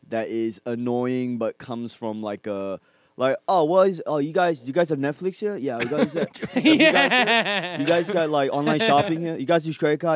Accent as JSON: {"language": "English", "country": "Australia", "lives_now": "Hong Kong", "said": "We're not Hong Kong based people. We came from Australia to perform in Hong Kong."}